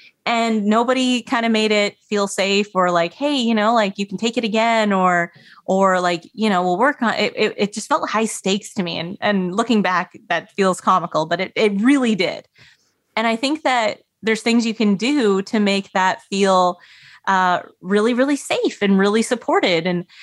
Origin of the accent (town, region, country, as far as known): Canada; born or raised there